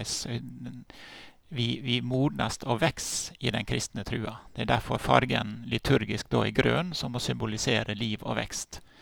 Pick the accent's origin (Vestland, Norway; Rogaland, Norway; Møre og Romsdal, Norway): Møre og Romsdal, Norway; Ellingsøya; moved away as an adult; also born or lived in Oslo / Kristiansand; Jeg kommer jo fra Ellingsøya da, men jeg har jo bott vekk en god del år. Hatt ulike jobber, ikke minst studier i Oslo og Kristiansand, og jobber i Oslo, Hamar, Nord-Troms